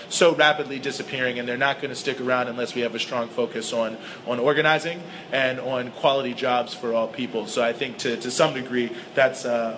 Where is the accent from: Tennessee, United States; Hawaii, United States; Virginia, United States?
Virginia, United States; Charlottesville; now in Washington, United States; I'm from Charlottesville, Virginia, not to slight it, but I wanted to move to a place that was at least what I knew D.C. to be.